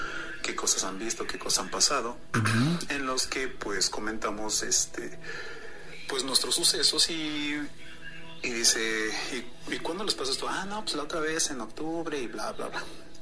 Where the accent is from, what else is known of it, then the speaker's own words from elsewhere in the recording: Cuautitlán Izcalli, State of Mexico, Mexico; de Cotitlán, Izcalli.